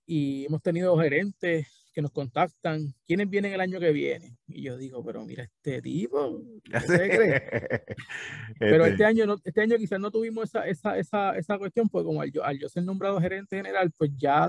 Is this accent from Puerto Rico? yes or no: yes; Lajas, Puerto Rico; yo soy del oeste, yo soy de Laja